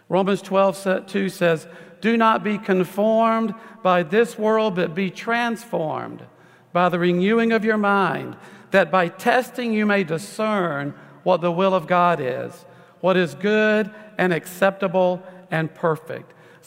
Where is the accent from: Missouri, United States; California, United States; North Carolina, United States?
North Carolina, United States; Lumberton; I grew up in Robeson County, North Carolina. Now it's one of the poorest counties in the United States.